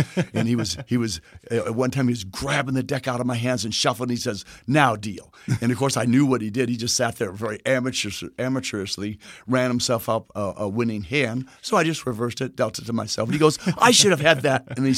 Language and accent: English; Texas, United States; And depending on where you're from, like where I'm from Texas, you know, they pull out guns and they can hurt you.